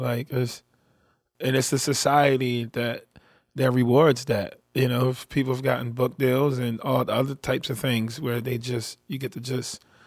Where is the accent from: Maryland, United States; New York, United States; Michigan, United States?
Maryland, United States; Baltimore; When I'm out of town, I tell people, when people know I'm from Baltimore, when they ask me, where you from? And I say Baltimore, they be like, ew.